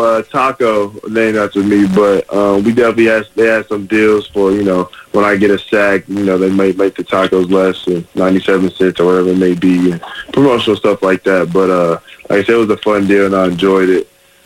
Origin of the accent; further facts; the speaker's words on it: Columbus, Ohio, United States; born there; I mean, I grew up an Ohio State fan. I was born in Ohio State, you know, hospital and everything.